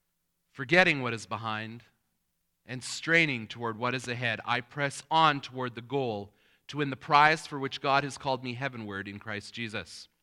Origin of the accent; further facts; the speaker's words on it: Canada; I'm a Canadian citizen, probably no surprise. I have the passport to prove it.